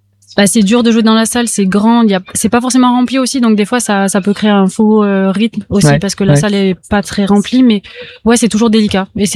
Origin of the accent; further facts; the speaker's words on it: Toulouse, Occitanie, France; Je viens de Toulouse à peu près.